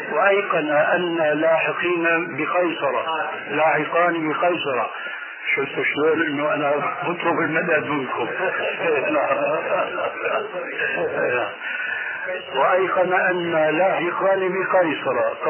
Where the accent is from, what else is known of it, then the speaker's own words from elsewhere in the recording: Damascus, Damascus Governorate, Syria; كما يقولون عندنا في دمشق بدها الدكتات